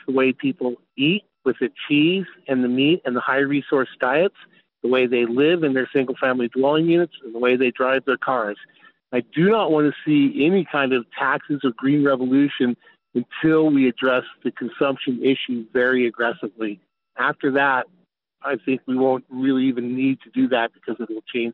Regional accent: Broomfield, Colorado, United States; from Broomfield, Colorado.

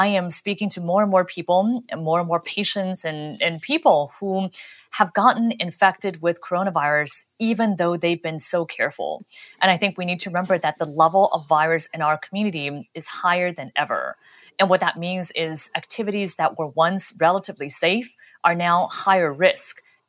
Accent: Los Angeles, California, United States; I'm from I grew up in Los Angeles

